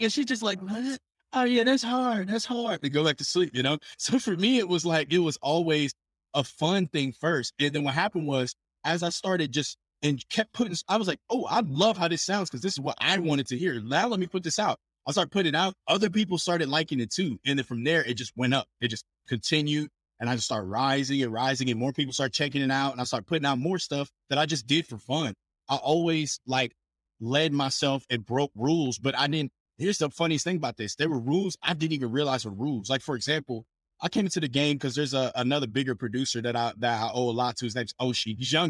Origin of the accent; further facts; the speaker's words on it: Columbus, Ohio, United States; Cause like I was a kid I'm from Ohio. So Ohio, Columbus, Ohio.